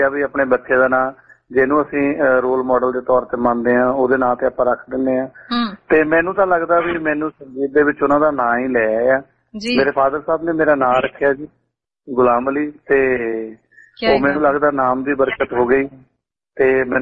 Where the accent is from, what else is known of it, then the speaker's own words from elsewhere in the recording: Farwala, Punjab, India; ਉਹ ਸ਼ਹਿਰ ਜਲੰਧਰ ਦੇ ਵਿੱਚ ਇੱਕ ਛੋਟਾ ਜਿਹਾ ਕਸਬਾ ਹੈ ਜੀ ਨੂਰ ਮਹਿਲ, ਉਥੋਂ ਦੇ ਬਿਲਕੁਲ ਨਾਲ ਹੈ ਜੀ ਮੇਰਾ ਪਿੰਡ ਫਰਵਾਲਾ